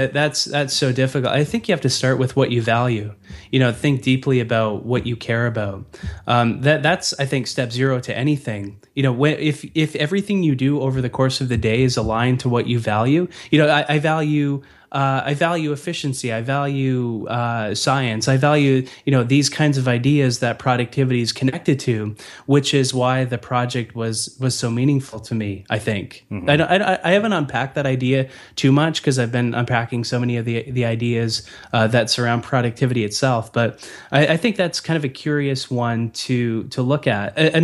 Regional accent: Red Deer, Alberta, Canada; born there; I was born in Red Deer. It's like 2 hours away, dude.

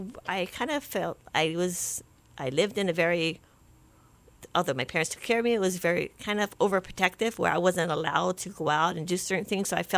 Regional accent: Waipahu, Hawaii, United States; And then we settled in Waipahu in 72.

